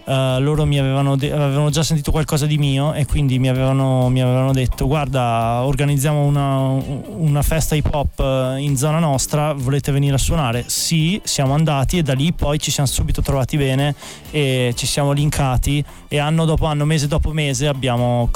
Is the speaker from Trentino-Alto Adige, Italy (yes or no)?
yes; Trento, Trentino-Alto Adige, Italy; producer, io invece sono di Trento